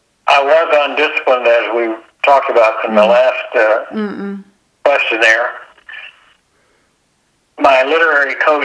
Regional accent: Tennessee, United States; growing up in Tennessee, I was always wondering about the relationship between Tennessee and Texas

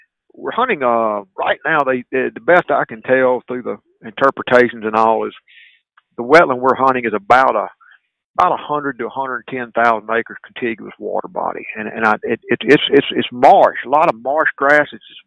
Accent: Greenville, Mississippi, United States; my roots are in the Mississippi Delta. I was born and raised in Greenville.

